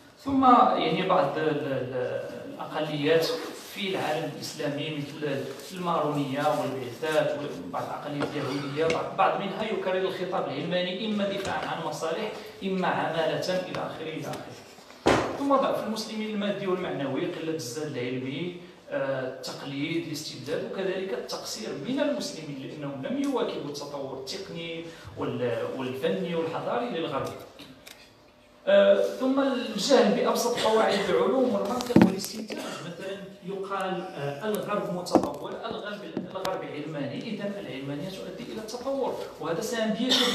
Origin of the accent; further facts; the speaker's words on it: Morocco; مثلا نحن كمغاربه نستهلك ونستورد الثقافه